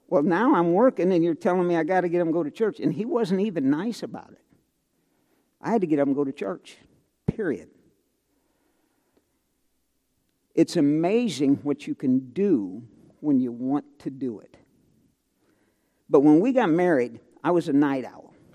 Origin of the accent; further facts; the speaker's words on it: St. Louis, Missouri, United States; I grew up in St. Louis, in the suburbs, and I worked my first job where they took tax out of my check.